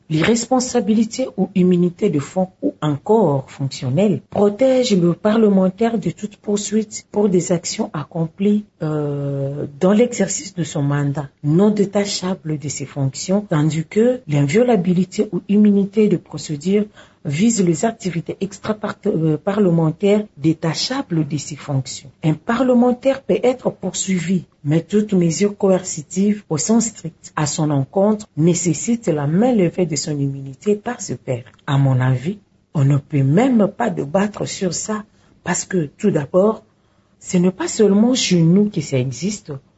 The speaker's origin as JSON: {"language": "French", "country": "DR Congo", "said": "Chez nous, en RDC"}